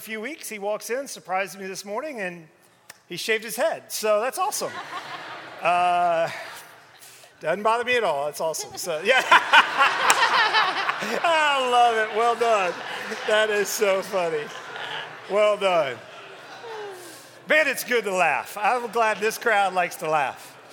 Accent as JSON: {"language": "English", "town": "Dallas", "region": "Texas", "country": "United States", "tie": "born or raised there", "said": "She grew up in Nacogdoches, Texas. I grew up here in Dallas, Texas."}